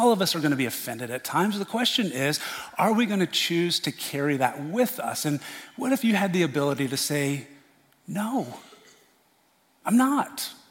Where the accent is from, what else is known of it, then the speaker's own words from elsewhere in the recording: Indiana, United States; I am from Indiana. And fail and fail, fail and fail, they can sound a lot alike, you know, and depending on where you are.